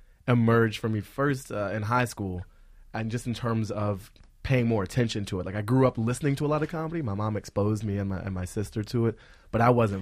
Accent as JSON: {"language": "English", "town": "Washington", "region": "District of Columbia", "country": "United States", "tie": "born or raised there", "said": "I grew up in Washington, D.C., and so federal government news was local news."}